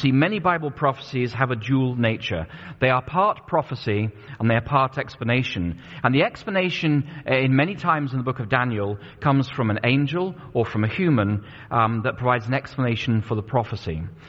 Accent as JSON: {"language": "English", "region": "England", "country": "United Kingdom", "tie": "born or raised there", "lives_now": "United States", "said": "I was growing up in England at the time"}